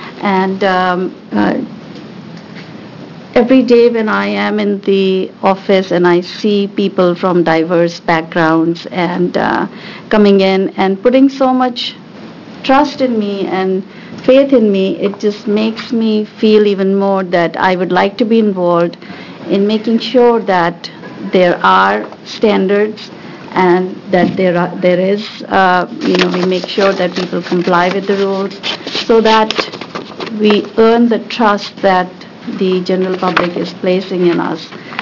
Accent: India; moved away as an adult; now in United States; I came in 1982 from India after I got my undergrad degree in accounting

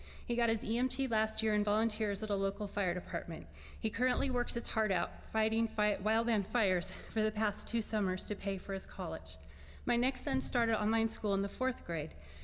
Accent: Prineville, Oregon, United States; I'm from Prineville and have four sons who attend or attended online and charter schools.

